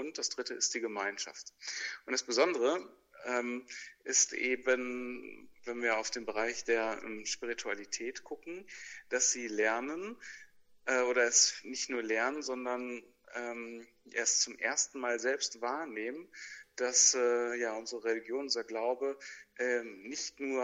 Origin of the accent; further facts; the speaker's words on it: Oberntudorf, North Rhine-Westphalia, Germany; also born or lived in Paderborn; ich komme ganz aus der Nähe, und zwar aus Oberntudorf. Geboren bin ich aber direkt in Paderborn im Brüderkrankenhaus und bin in Paderborn auch zur Schule gegangen. Ich war auf dem Reißmann-Gymnasium.